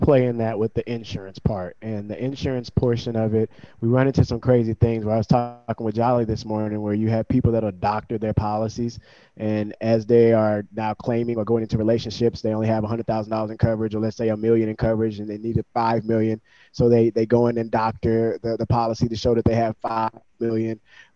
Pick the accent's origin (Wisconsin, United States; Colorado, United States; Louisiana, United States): Louisiana, United States; I grew up in Louisiana in the country.